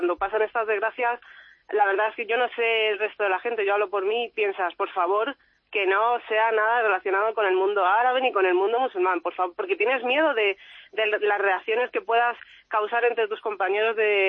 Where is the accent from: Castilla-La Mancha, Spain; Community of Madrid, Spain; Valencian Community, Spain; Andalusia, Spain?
Community of Madrid, Spain; Madrid; mi madre es española y mi padre es egipcio, sí. Ajá. He nacido aquí, bueno, soy de Madrid, he nacido en Madrid y trabajo aquí, vivo aquí, vamos, que he hecho aquí mi vida, vamos.